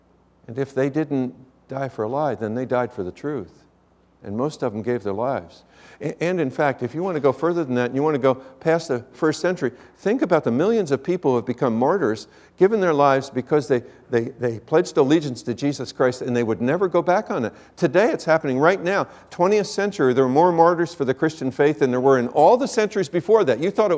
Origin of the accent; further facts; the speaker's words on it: Washingtonville, New York, United States; I grew up in Washingtonville, New York, a little town about the size of what Jerusalem probably was at that time. We knew everybody's business.